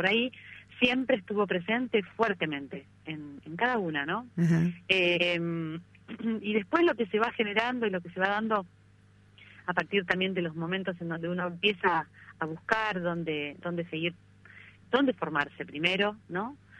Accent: La Plata, Buenos Aires Province, Argentina; Yo soy la platense, sí.

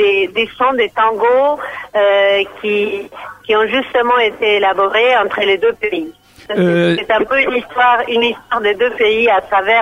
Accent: Argentina; moved away as an adult; also born or lived in Paris, France; d'origine italienne. La France, mon lien avec la France vient, en fait, c'est un lien professionnel. J'ai quitté l'Argentine en terminant mon doctorat.

